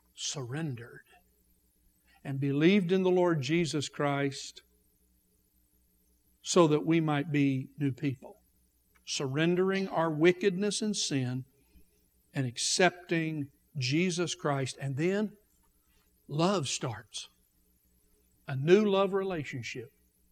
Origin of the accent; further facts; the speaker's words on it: Oklahoma, United States; just like where I grew up in Oklahoma, across this whole part of the country.